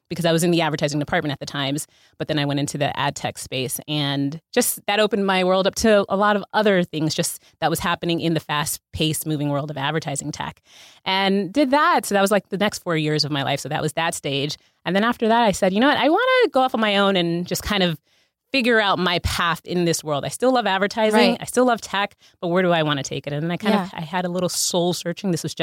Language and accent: English; Miami, Florida, United States; I was back in New York before I was going down to Miami, which is my hometown.